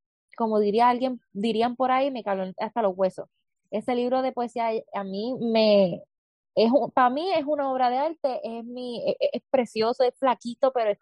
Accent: Levittown, Puerto Rico; also born or lived in Toa Baja; Pues soy de Toa Baja, Levittown. Sí, hay personas de otros países escuchando, pues de Puerto Rico. La hermosa Isla del Encanto, tengo 22 años.

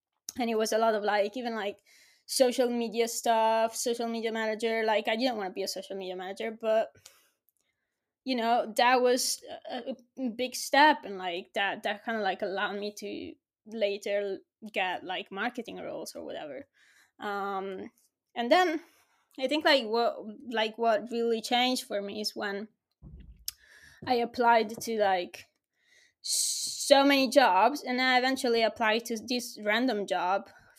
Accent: Italy; So I moved back to my hometown, which was the worst. You know, I wanted to fucking move to Hollywood and be free. So imagine going back to my parents in Italy.

